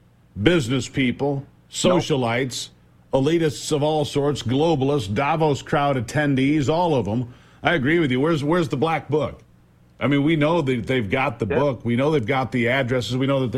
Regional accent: Michigan, United States; He's in my home state of Michigan.

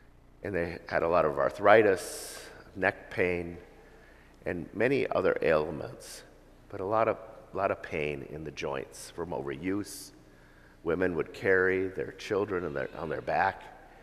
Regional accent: United States; Gracious for, first of all, being an American.

